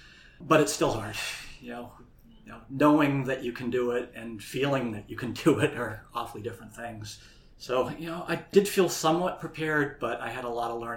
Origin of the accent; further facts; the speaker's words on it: New Hampshire, United States; I'm from the New Hampshire Seacoast.